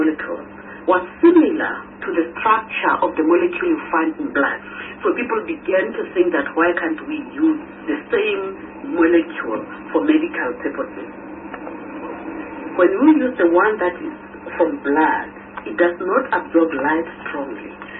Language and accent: English; Lesotho; English is a second language; I was born in Lesotho. My father was South African. My mother was from Lesotho.